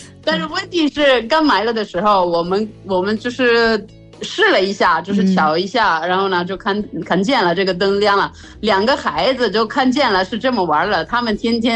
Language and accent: Chinese; Italy; Chinese is a second language; 就是我们意大利人去选一个冰箱